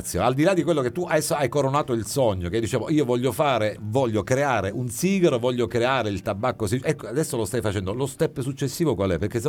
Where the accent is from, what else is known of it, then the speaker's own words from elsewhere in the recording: Bagheria, Sicily, Italy; anch'io sono di Bagheria, perché diventa anche motivo di orgoglio, capisci? Per noi palermitani tutti